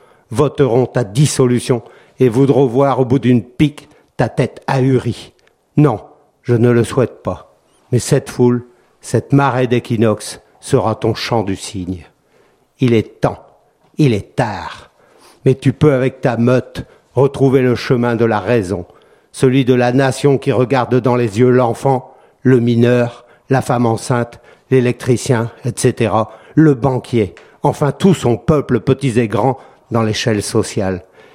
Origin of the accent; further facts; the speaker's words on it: Mali; also born or lived in Burkina Faso; Je suis malien, je suis burkinabé, je suis world. Et voilà, je suis citoyen européen aujourd'hui, mais je suis enfant du monde bien avant tout.